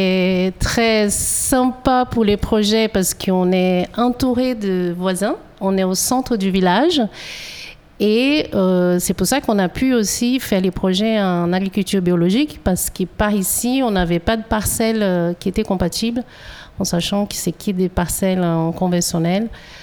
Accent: Brazil; French is a second language; moved away as an adult; now in France; Moi, je suis originaire du Brésil et je suis en France depuis 2006.

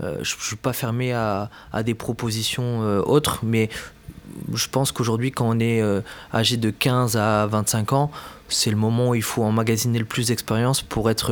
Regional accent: Bordeaux, Nouvelle-Aquitaine, France; je viens de Bordeaux de base. Donc j'ai fait un bac pro en alternance chez les Compagnons, en plombier chauffagiste. Donc mon centre de formation était à Pau et moi j'habitais à Bordeaux.

